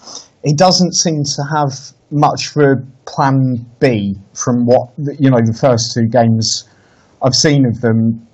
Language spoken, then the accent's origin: English; East Midlands, United Kingdom; I grew up in Lincolnshire, and we were Midlands, ditto Derby, Nottingham, and all the rest of it.